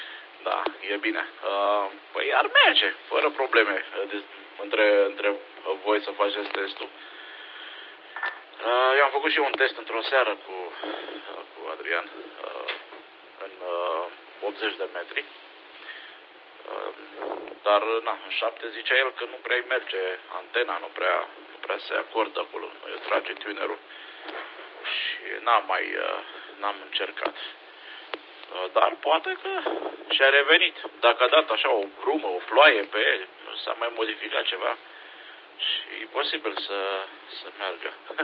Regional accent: Vaslui, Vaslui County, Romania; Știi cum sunt moldovenii doar, că doar și eu sunt din Vaslui deloc.

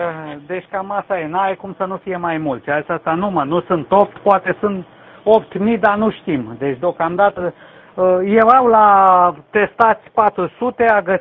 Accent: Romania; sunt român al nostru.

